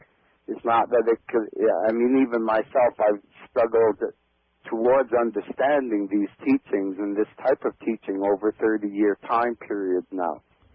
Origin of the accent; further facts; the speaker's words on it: Canada; we're two Canadian lads